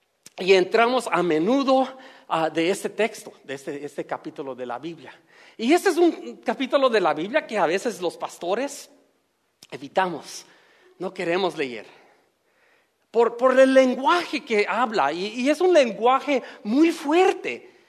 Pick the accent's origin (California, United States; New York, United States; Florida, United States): California, United States; Los Angeles; yo me crié en Los Ángeles